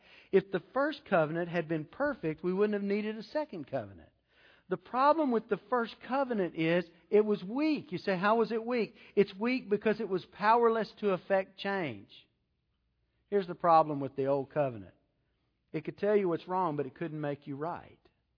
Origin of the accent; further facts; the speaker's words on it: Texas, United States; moved away; And see, I grew up in Texas, and the rule of Texas driving is keep it going, fast is better. And then I came to Louisiana